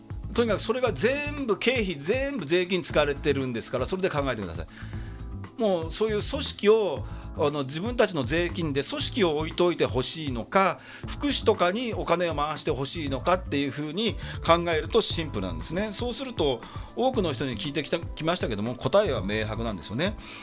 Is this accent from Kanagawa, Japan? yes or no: yes; Yokohama, Kanagawa, Japan; 一番大きいのがこの私の地元の横浜市、ほとんど、まあ、横浜県と言ってもいいところなんですけれども